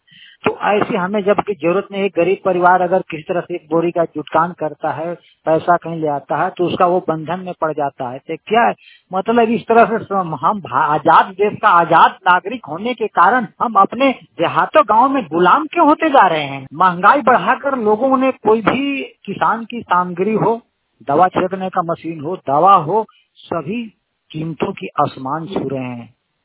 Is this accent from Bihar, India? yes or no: no; Tugra, Jharkhand, India; now in Daltonganj, India; पलामू से मैं करीब अपने घर टुगरा गांव से करीब 16 किलोमीटर की दूरी पर डाल्टे में शहर में हूँ।